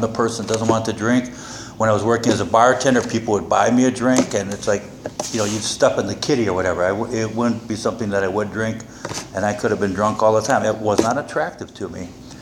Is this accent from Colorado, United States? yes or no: no; Milwaukee, Wisconsin, United States; I grew up in the Midwest. I was born in Milwaukee, Wisconsin. That's Brewtown, in case you didn't know or forgotten or are coming in from someplace else.